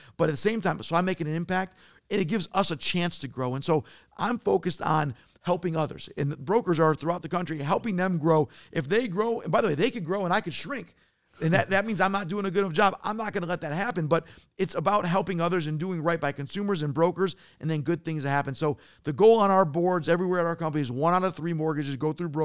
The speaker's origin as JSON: {"language": "English", "town": "Detroit", "region": "Michigan", "country": "United States", "said": "Of course, I'm from Detroit. I love the Pistons. I love the Lions."}